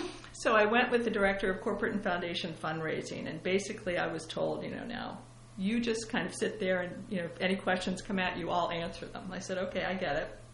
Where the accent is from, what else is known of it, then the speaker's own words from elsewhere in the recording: Columbus, Ohio, United States; I grew up in Columbus, Ohio, and they were very engaged in the community.